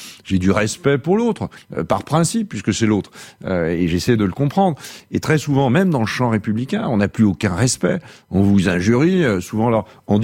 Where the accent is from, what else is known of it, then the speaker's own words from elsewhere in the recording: France; je suis français